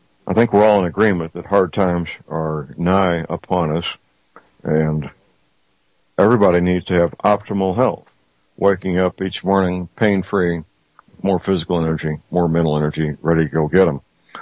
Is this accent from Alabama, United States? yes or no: no; St. Louis, Missouri, United States; There's been reports of major hospitals, even in my hometown, St. Louis, where these types of wasting diseases have been transmitted